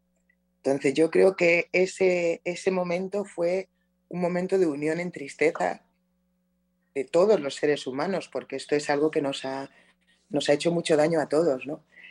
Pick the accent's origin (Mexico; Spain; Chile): Spain; Palma, Balearic Islands; Palma de Mallorca, pero claro, yo le decía a los mallorquines, me decían, ¿de dónde eres? Yo decía, de Mallorca. Me decían, no, tú eres africana.